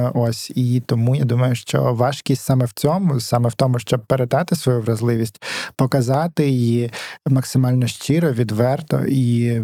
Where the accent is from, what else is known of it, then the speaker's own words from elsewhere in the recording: Kharkiv, Kharkiv Oblast, Ukraine; also born or lived in Sumgait, Azerbaijan; Я народився в Баку, точніше в Сумгаїті, це під Баку містечко. Ось, і Там я прожив десь рік, і потім ми переїхали в Україну, в Харків, і все своє свідоме життя до повномасштабного вторгнення я жив в Харкові.